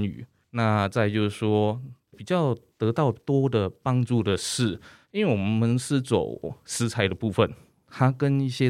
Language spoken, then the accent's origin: Chinese; Keelung, Taiwan; 选择基隆其实也是在基隆长大